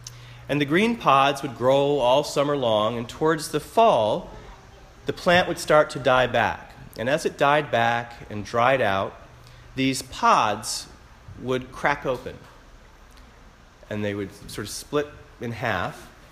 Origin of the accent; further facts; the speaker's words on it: Michigan, United States; when I was growing up in Southwest Michigan, it was in a sort of rural area, and a lot of the roadsides were undeveloped.